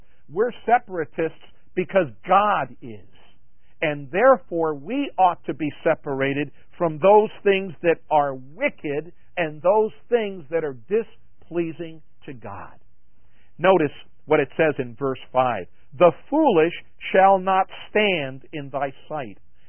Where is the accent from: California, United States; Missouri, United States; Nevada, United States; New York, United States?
New York, United States; Long Island; I'm from Long Island, New York.